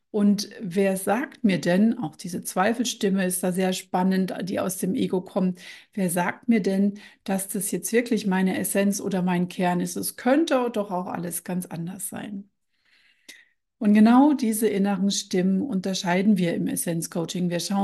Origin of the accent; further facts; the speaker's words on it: Odenwald, Germany; Und ich komme ja hier aus dem Odenwald